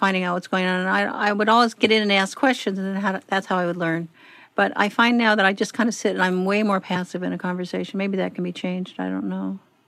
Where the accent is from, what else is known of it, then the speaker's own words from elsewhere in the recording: Arizona, United States; I grew up in Arizona. I love it. I'm a part of the desert. I feel like really I'm from the Sonoran Desert, which extends to both sides of the border.